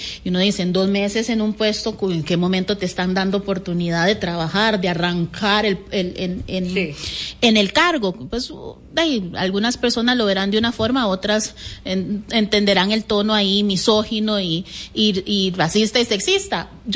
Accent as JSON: {"language": "Spanish", "country": "Costa Rica", "said": "como persona negra, como mujer, como costarricense, ¿verdad? El entendido que somos costarricenses, claro. No somos extranjeros de nuestra propia tierra"}